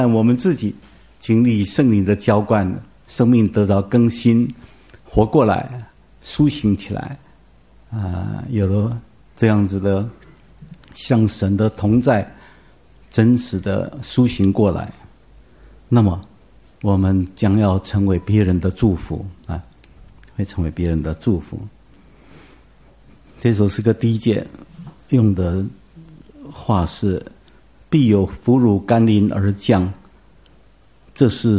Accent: Taiwan; 我们台湾人都用有时候用日语就称它叫笑啊

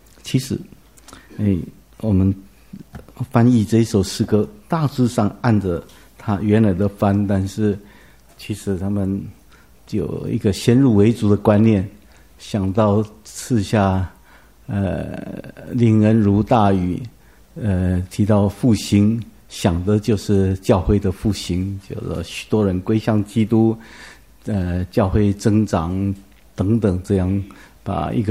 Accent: Taiwan; 我们台湾人都用有时候用日语就称它叫笑啊

